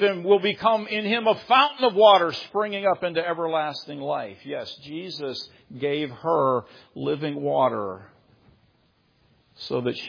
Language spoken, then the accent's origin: English; Pittsburgh, Pennsylvania, United States; You know, I come from the Pittsburgh area.